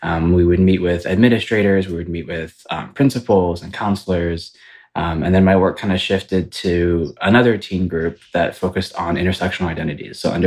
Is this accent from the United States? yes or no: yes; Ypsilanti, Michigan, United States; But I'm from right outside of Ann Arbor. It's called Ypsilanti.